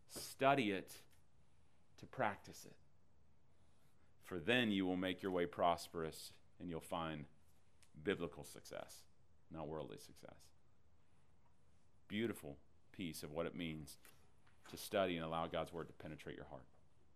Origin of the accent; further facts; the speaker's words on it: Texas, United States; I'm from Texas, man. The cow's all over the place.